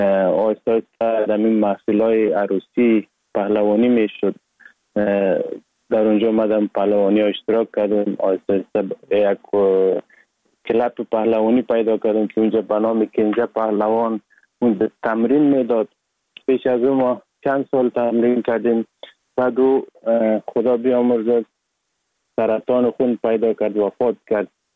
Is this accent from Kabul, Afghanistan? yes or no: no; Sheberghan, Jowzjan, Afghanistan; born or raised there; also born or lived in Sar-e Pol